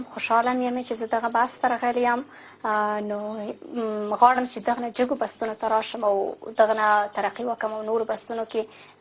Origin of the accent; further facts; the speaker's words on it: Paktia, Afghanistan; now in Kabul, Afghanistan; زه د اصل د پکتیا ولایت یم، زازی یم، په کابل کې ژوند کوم.